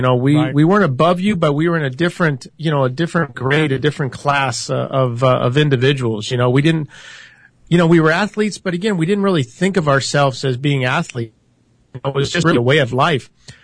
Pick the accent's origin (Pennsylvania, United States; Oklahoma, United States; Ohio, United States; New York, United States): Ohio, United States; Yeah, it was so cool because, you know, growing up in Ohio, it was very cliquey.